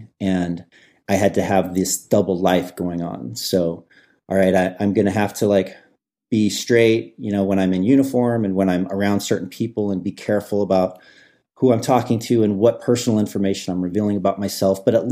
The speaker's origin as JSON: {"language": "English", "region": "Midwest", "country": "United States", "tie": "born or raised there", "said": "I grew up in the Midwest, and it wasn't really an option to come out of the closet."}